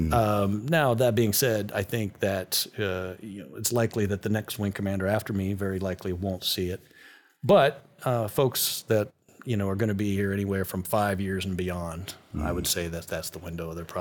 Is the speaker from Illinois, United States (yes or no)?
no; Missouri, United States; And I missed, my home state and my friends and my family immensely. But if I saw the Royals or the Chiefs on TV, it was just the best feeling in the world.